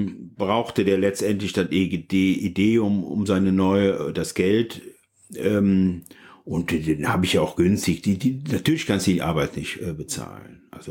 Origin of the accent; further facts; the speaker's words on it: Leverkusen, North Rhine-Westphalia, Germany; Ich komme aus Leverkusen und das ist okay.